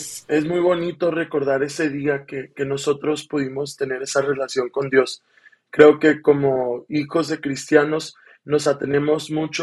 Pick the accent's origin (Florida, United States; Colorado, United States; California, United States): Colorado, United States; Denver; así que para distinguirnos, soy de Denver, Colorado, tengo 23 años.